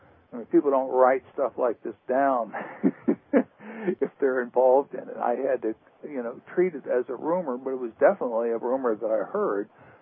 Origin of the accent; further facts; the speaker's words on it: New Orleans, Louisiana, United States; because I'm from New Orleans, and I was in New Orleans at the time in the 1960s